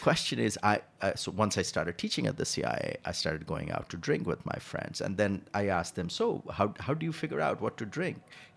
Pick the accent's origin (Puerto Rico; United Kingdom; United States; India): India; eastern India; Because I come from Eastern India, which is a rice and fish culture